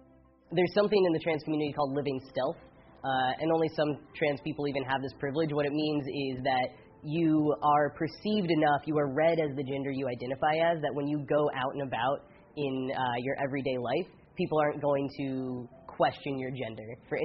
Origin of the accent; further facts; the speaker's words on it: Texas, United States; I hardly had any gay or queer role models growing up in Texas in the 90s.